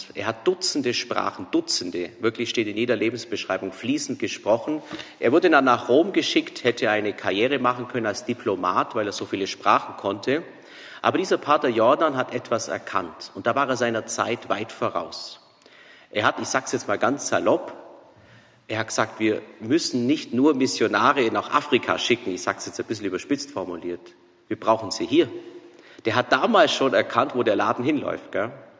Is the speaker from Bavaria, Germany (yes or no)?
yes; Maria Steinbach, Bavaria, Germany; gleich neben Horgau natürlich, nämlich in Maria Steinbach. Viele von euch kennen die Kirche, das ist meine Heimat. Wo ich Kind war, waren bei uns Salvatorianer immer auch Pfarrer in den Gemeinden.